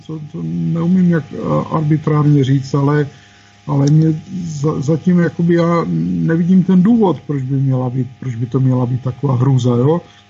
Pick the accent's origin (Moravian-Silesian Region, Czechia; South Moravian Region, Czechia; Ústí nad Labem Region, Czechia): Moravian-Silesian Region, Czechia; Ostrava; U nás v Ostravě je to problém pro hoteliéry, problém pro restaurace